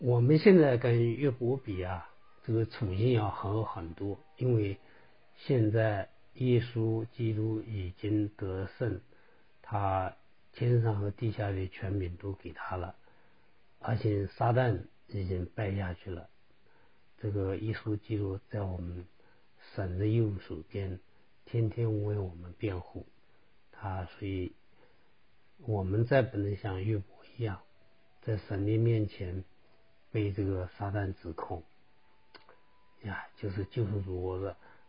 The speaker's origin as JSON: {"language": "Chinese", "country": "China", "said": "就像我们中国人讲的"}